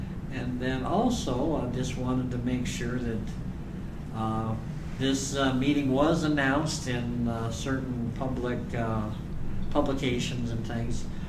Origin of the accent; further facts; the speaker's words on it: Omaha, Nebraska, United States; I'm from Omaha, Nebraska.